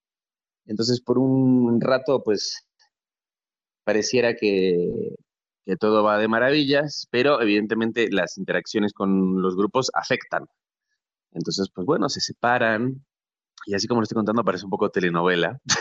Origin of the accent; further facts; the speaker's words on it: Buenos Aires, Argentina; en esta peli aparece más mi yo porteño, ¿no? Mi yo de Buenos Aires, sí.